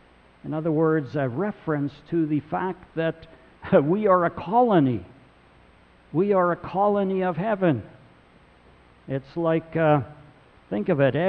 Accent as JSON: {"language": "English", "country": "Canada", "said": "We're Canadian."}